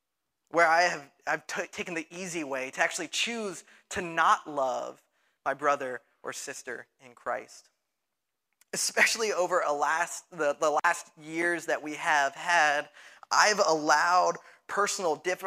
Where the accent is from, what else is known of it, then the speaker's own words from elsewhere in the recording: the South, United States; I grew up in the South, and so often, I half grew up in the South, for those of you who know my story.